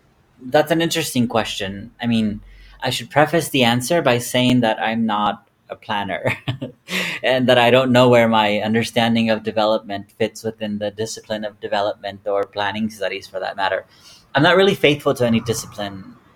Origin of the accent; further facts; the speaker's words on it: Atoyac, Guerrero, Mexico; also born or lived in San Jerónimo; I was born in the coastal municipality of San Jerónimo. I grew up in the Sierra of Atoyac, which is 2 hours north of Acapulco.